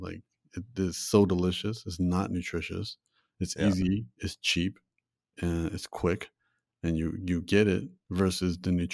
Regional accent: Toronto, Ontario, Canada; I'm from Toronto, the hockey team's the Maple Leafs.

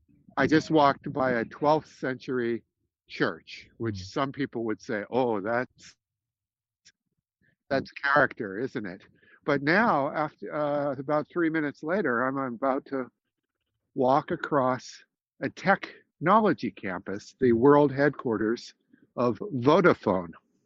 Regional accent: United States; moved away as an adult; now in United Kingdom; Because, as you know, I'm originally an American, but I've lived in the United Kingdom for a few years

